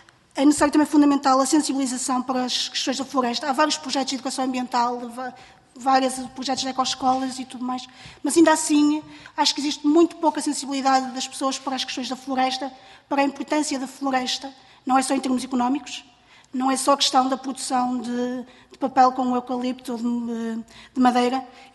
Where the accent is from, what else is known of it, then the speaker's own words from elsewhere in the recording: Norte, Portugal; nomeadamente da área de onde eu venho, do Minho, quase todas as propriedades têm menos de 2 hectares.